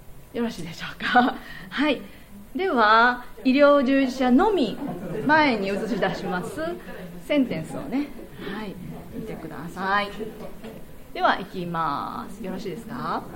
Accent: Osaka, Japan; 私大阪人なのでですね、結構こういらちなもんで、すごく早く喋ってしまうんですが

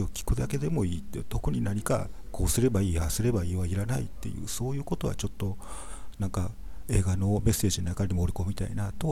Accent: Osaka, Japan; 私自身は大阪出身で被災者ではないので、

